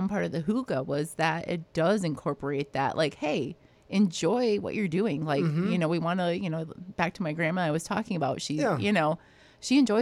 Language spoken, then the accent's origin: English; Michigan, United States; now in Wisconsin, United States; I know we have it in Wisconsin. I grew up in Michigan and we had it over there, was a camp for kids with diabetes.